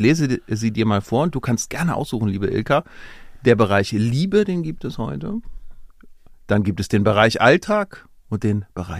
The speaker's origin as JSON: {"language": "German", "town": "Cologne", "region": "North Rhine-Westphalia", "country": "Germany", "said": "Ich eigentlich ja nicht als Kölner."}